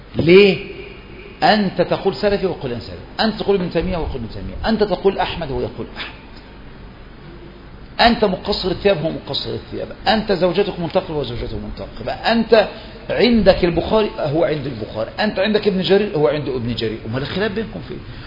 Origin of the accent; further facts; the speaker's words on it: Egypt; ده انا رجل مصري، ده انا بحب مصر